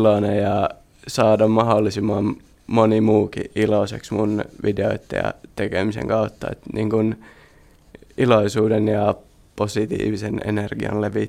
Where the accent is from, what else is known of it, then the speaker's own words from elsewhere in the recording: Jyväskylä, Central Finland, Finland; Varmaan täällä ihan Jyväskylässä kotikulmilla